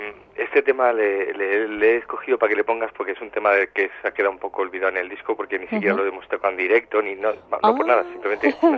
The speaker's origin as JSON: {"language": "Spanish", "country": "Spain", "said": "es porque somos españoles"}